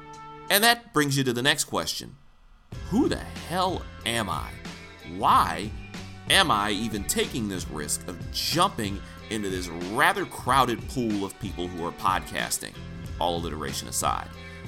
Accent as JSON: {"language": "English", "town": "Detroit", "region": "Michigan", "country": "United States", "said": "I'm from Detroit. I don't hide it. It's something that I wear as a badge of honor."}